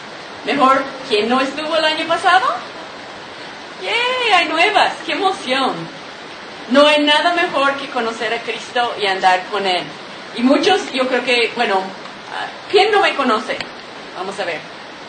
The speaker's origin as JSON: {"language": "Spanish", "town": "Los Angeles", "region": "California", "country": "United States", "tie": "born there", "said": "Yo nací en Los Ángeles. Tengo 41 años de conocer a Jesús como mi Mesías. Vengo de familia judía."}